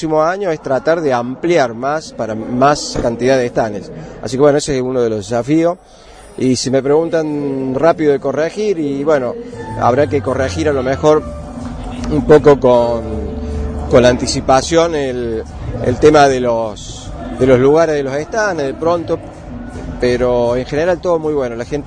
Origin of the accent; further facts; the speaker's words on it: Escazú, San José, Costa Rica; nosotros, los que somos de Villa Escazú, conocemos que hay gente que falta